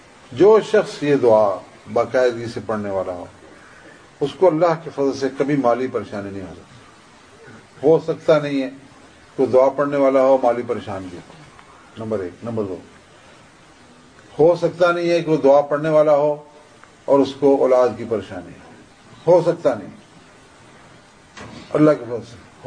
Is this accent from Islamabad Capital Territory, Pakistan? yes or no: no; Sialkot, Punjab, Pakistan; ابھی بھی آپ دیکھ لو, جو میں بچپن میں سیالکوٹ گزرا ہے, سیالکوٹ کے پرانے لوگ سارے بیٹھے ہیں